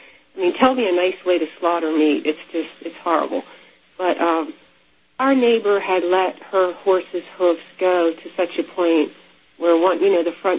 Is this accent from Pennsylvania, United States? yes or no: yes; Lancaster, Pennsylvania, United States; I grew up right near Lancaster, Pennsylvania.